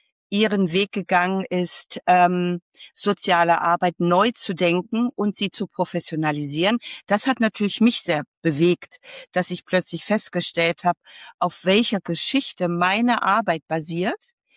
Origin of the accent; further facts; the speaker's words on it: Lübeck, Schleswig-Holstein, Germany; Ich komme aus Lübeck, ich bin Sozialarbeiterin und Dozentin